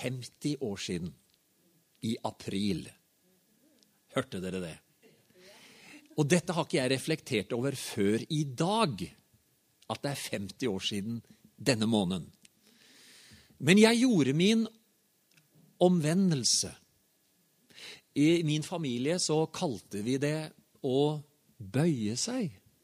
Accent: Herøya, Vestfold og Telemark, Norway; Og jeg sitter i ei stue hjemme på Herøya.

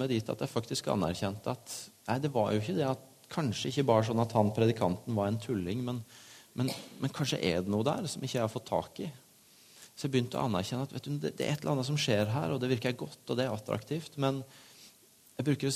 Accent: Tvedestrand, Agder, Norway; Jeg vokste opp på bedehuset hjemme i Tvedestrand, veldig god og trygg kristen familie

